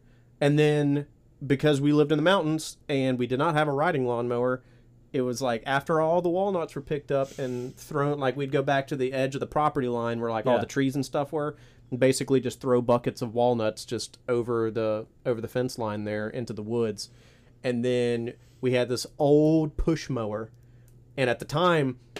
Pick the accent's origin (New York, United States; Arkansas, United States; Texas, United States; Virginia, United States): Virginia, United States; Because I grew up in Virginia, for our listeners.